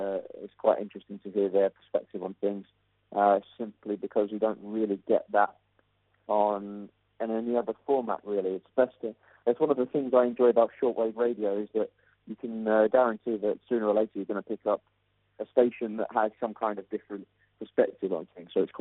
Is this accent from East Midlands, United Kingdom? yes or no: yes; Leicester, East Midlands, United Kingdom; I'm from Leicester in England.